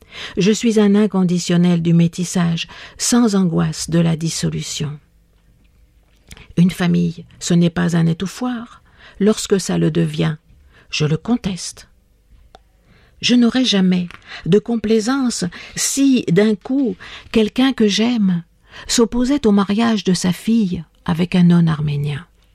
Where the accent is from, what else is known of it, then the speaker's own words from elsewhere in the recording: Marseille, Provence-Alpes-Côte d'Azur, France; born there; Ma mère est allemande, mon père est arménien, et moi je suis née à Marseille dans un bastion communiste, l'Estac.